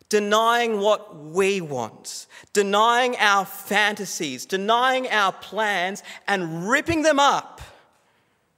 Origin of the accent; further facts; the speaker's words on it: Australia; Treat Christianity as a cultural thing that we do as an Australian rather than who we are. See, I look at Australian Christianity